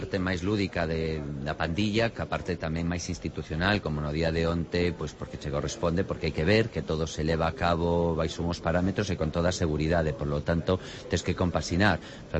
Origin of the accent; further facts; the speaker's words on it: Vigo, Galicia, Spain; also born or lived in Germany; eu que me criei en Vigo, como eu digo, son emigrante de segunda xeración, na sentido que primeiro nací en Alemania, pero despois emigramos a Vigo con os meus pais